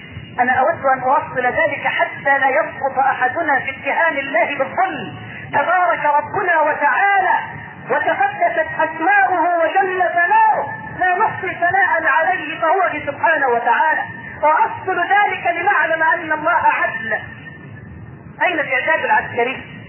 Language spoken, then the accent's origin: Arabic; Egypt; اللهم اني اسألك ان تجعل بلدنا مصر واحدا للامن والامان